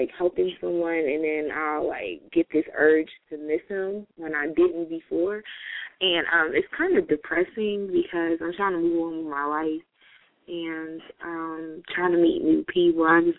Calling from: Atlanta, Georgia, United States

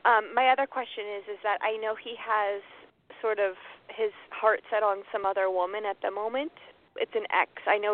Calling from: Mexico; calling from Mexico.

